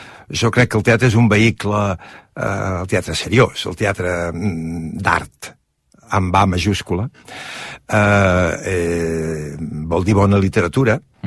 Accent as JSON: {"language": "Catalan", "region": "Catalonia", "country": "Spain", "said": "Jo sóc català, em sento català, em sento de cultura i també d'educació i de sentiment i d'afecte francès."}